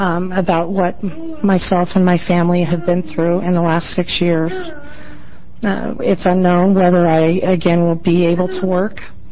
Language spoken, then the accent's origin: English; Union, Oregon, United States; also born or lived in Portland; I'm from Union, Oregon. In 1997, I was living in Portland. I've since then moved back to Union, where I was born and raised.